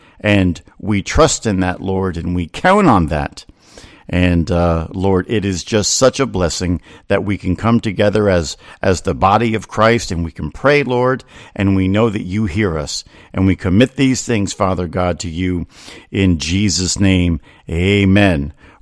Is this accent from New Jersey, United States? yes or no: yes; New Jersey, United States; I received this email today from a woman in New Jersey, my home state